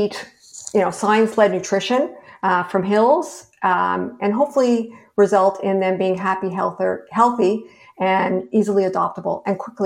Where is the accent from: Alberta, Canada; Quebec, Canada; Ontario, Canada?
Quebec, Canada; Montreal; I'm from Montreal.